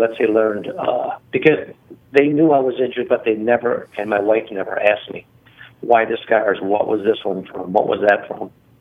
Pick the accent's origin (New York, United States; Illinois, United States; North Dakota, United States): Illinois, United States; Chicago; now in Arizona, United States; I grew up and born and raised in Chicago, retired from there. I live in Arizona.